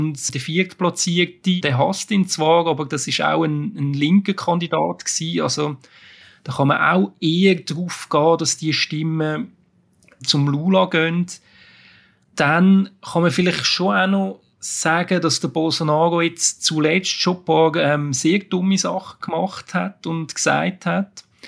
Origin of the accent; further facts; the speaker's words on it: Switzerland; wenn man jetzt damit so als Schweizer drauf schaut, mit unserem Maßstab